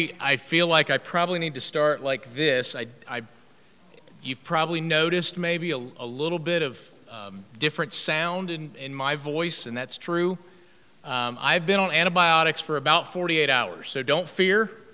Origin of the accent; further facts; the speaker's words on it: South Carolina, United States; And I'm from South Carolina, right?